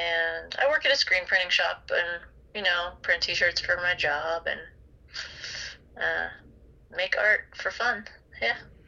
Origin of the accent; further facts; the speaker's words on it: Pacific Northwest, United States; and I think just growing up in the Pacific Northwest at the time of DIY, like do it yourself, community momentum was a huge part of it.